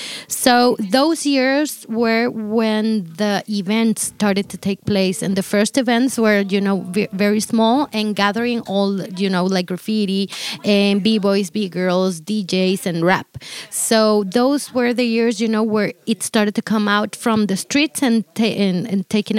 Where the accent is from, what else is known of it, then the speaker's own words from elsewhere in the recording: Guatemala City, Guatemala Department, Guatemala; born there; English is a second language; I wasn't born in New York in the 70s, 90s, or 80s, you know. I was born in Guatemala City this time right now.